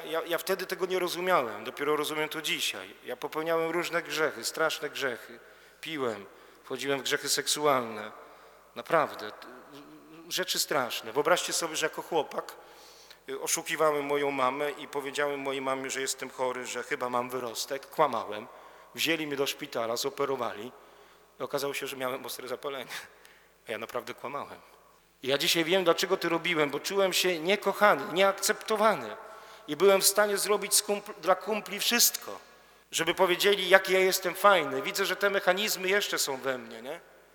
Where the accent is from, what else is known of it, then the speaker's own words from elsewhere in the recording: Greater Poland Voivodeship, Poland; a ja pochodzę z Wielkopolski, nie z Pomorza.